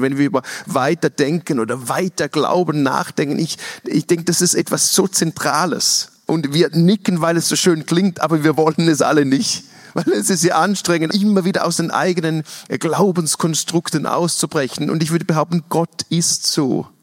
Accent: Switzerland; weil ich bin Schweizer, ich bin alles andere als offensiv.

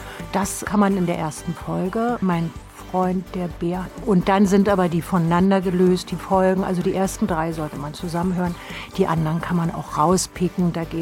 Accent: Berlin, Germany; born there; moved away as an adult; now in Erbes-Büdesheim, Germany; 1993 in Erbes-Büdesheim. Also von Berlin, auch sogar ehemals Ost-Berlin, nach Erbes-Büdesheim.

